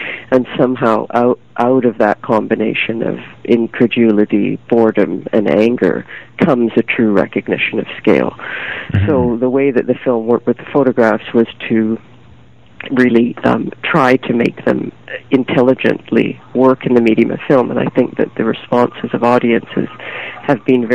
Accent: Canada; I feel completely out of my depth in the company that I keep, being a Canadian eco-hero.

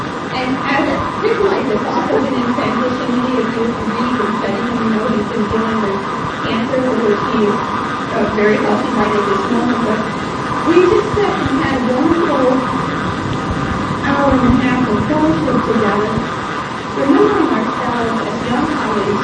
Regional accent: Kentucky, United States; also born or lived in Manhattan; now in Asheville, United States; I moved from Manhattan to the small town of Korea. That's what I'm going to talk about, going back to Kentucky, which is where I was raised.

